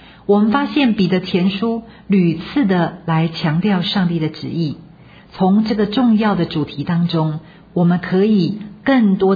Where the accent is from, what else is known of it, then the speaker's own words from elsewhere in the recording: China; 这跟我们中国人大部分以农业起家有一些不一样